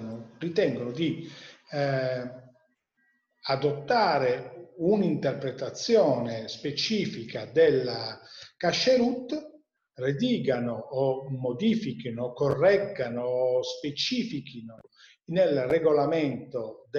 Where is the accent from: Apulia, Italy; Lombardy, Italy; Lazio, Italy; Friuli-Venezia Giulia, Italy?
Lombardy, Italy; Milan; Io sono di Milano, seguo le regole, diciamo, milanesi della kasherut